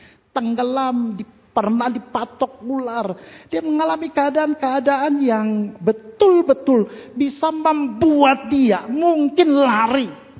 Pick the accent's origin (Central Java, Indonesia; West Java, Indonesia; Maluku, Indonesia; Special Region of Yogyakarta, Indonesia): Maluku, Indonesia; Ambon; ketika saya balik pulang mudik ke kampung halaman saya di Ambon